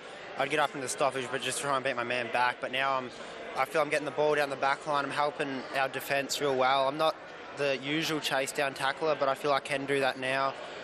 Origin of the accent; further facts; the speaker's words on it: Geelong, Victoria, Australia; Yeah, growing up in Geelong, you watch these players forever